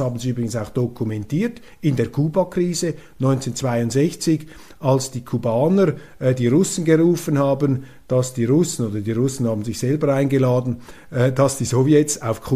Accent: Switzerland; und als Schweizer bin ich ja auch Europäer

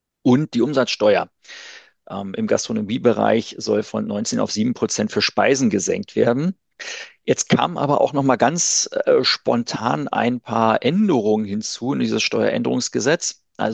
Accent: Berlin, Germany; Also als Berliner

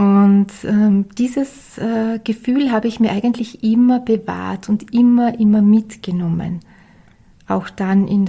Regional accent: Styria, Austria; ich bin ja aus der Steiermark, so wie

